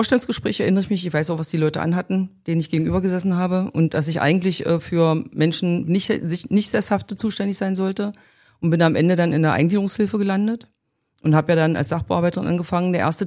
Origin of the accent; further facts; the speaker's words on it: Magdeburg, Saxony-Anhalt, Germany; also born or lived in Gardelin; genau. Das Alter verrate ich jetzt nicht. Bin in Gardelin geboren, also keine gebürtige Magdeburgerin, aber nachdem ich im siebten Lebensjahr nach Magdeburg gekommen bin, kann man sagen, Magdeburgerin durch und durch.